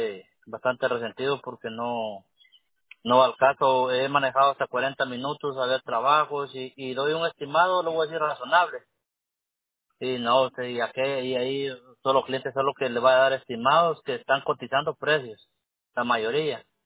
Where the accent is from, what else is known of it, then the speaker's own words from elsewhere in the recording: Guatemala; De Guatemala.